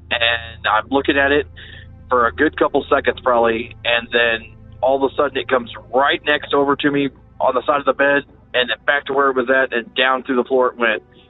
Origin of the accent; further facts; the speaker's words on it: Missouri, United States; Hey Derek … I'm from Missouri.